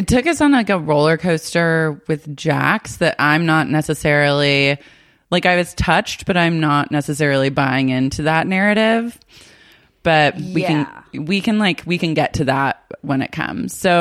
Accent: Oklahoma City, Oklahoma, United States; I grew up in Oklahoma City and I feel like I knew like really serious Christians

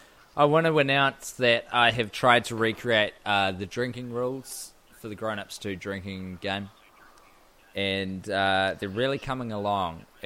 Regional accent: New Zealand; Me and Guy, we grew up in New Zealand

